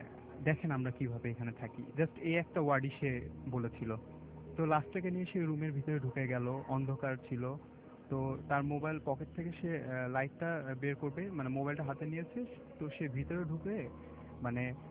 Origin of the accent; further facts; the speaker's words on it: Dhaka, Dhaka Division, Bangladesh; মিরপুর থেকে এসেছি।